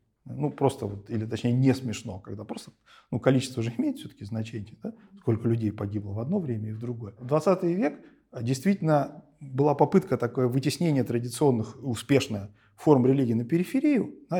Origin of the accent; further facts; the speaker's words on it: North Kazakhstan Region, Kazakhstan; я вырос в Северном Казахстане